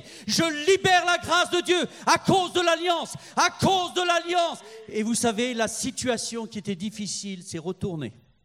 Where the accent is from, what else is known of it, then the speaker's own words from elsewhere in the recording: France; Moi, en tant que Français, j'aurais dit, ange, est-ce que tu peux t'arrêter 5 minutes?